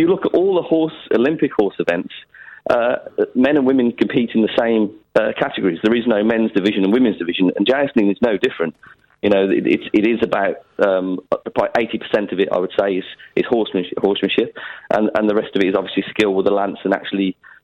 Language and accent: English; West Midlands, United Kingdom; I'm actually from Worcestershire.